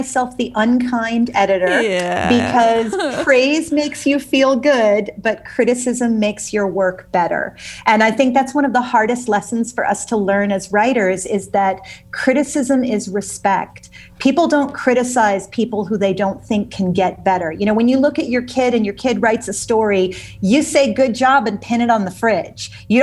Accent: St. Petersburg, Florida, United States; moved away as an adult; now in Dubai, United Arab Emirates; because I live in Dubai. I'm about 6,300 miles away from you right now, but I grew up in St. Petersburg, Florida, and graduated from Northeast High School.

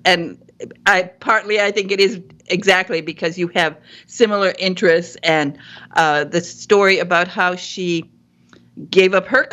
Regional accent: Michigan, United States; and I'm from Michigan, and I've been to Deerfield, and so I've been there too.

